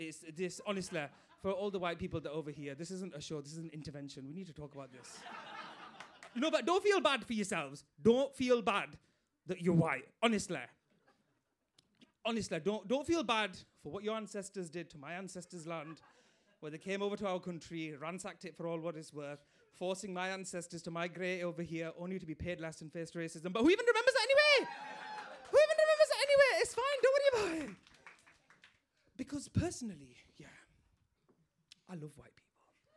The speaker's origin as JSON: {"language": "English", "town": "Bradford", "region": "Yorkshire and the Humber", "country": "United Kingdom", "said": "Bradford, that's where I'm from, by the way. I'm from Bradford, as you can tell by my accent."}